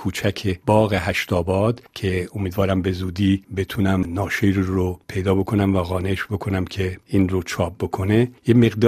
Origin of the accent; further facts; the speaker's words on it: Mashhad, Razavi Khorasan, Iran; من مشهدی هستم. بخش مهمی از زندگیم در مشهد گذشته